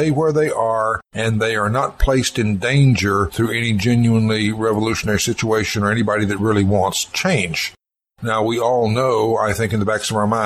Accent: the South, United States; And of course, back when I was growing up in the South, they pretty much had that in those days.

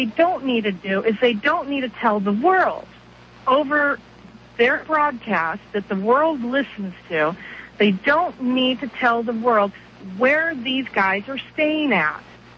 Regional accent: Medford, Oregon, United States; I'm originally from Medford, Oregon. I'm a truck driver.

